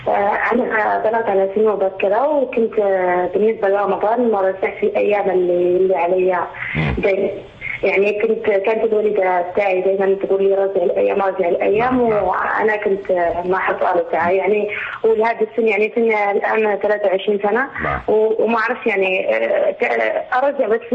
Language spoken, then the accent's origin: Arabic; Morocco; now in Belgium; وأنا مغربية عايشة بلجيكا